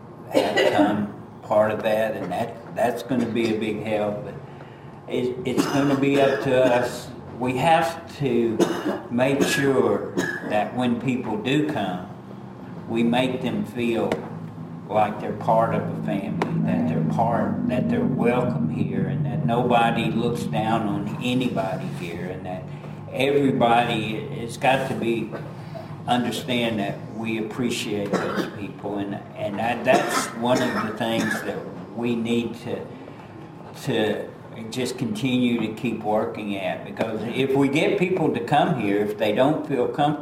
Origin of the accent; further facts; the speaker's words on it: Dallas, Texas, United States; You know, me, I was born in Dallas. I've never lived anywhere else